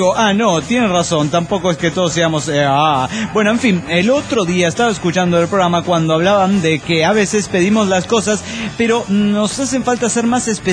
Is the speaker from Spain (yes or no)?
no; Toluca, State of Mexico, Mexico; de Toluca, México.